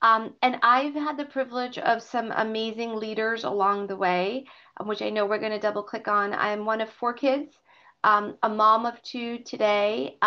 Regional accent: Boston, Massachusetts, United States; also born or lived in India; And I was born in India, raised in Boston, moved when I was around 3 years old.

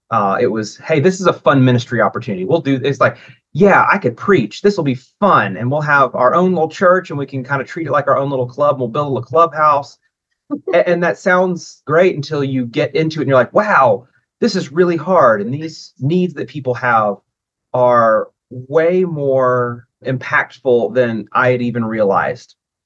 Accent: Tennessee, United States; also born or lived in Alabama; I was also born in Alabama, but I grew up here in Tennessee. We moved here when I was going into fourth grade. And so my whole life, I've basically lived in Appalachia.

